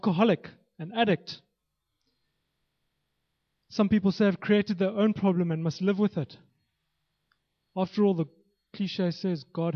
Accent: Zimbabwe; born there; Where you were born. I was born in Zimbabwe. Luckily, I'm white. I'm treated a bit better than some of the black Zimbabweans in this country.

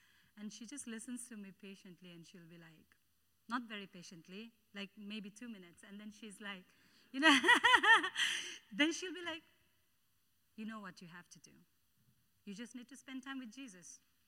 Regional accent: Bhutan; even though I'm from Bhutan, I think we are kind of in the same situation.

